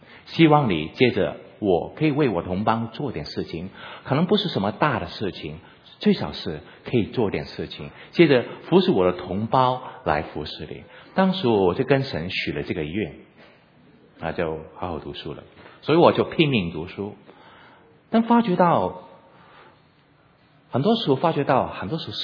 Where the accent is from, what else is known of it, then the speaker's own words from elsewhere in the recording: Hong Kong; 我是香港来的，我就打一个香港人的比方给你哦。